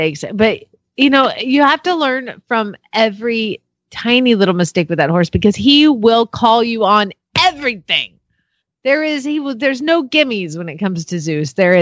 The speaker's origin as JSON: {"language": "English", "town": "Atlanta", "region": "Georgia", "country": "United States", "said": "Right up 75. I'm from Atlanta, too."}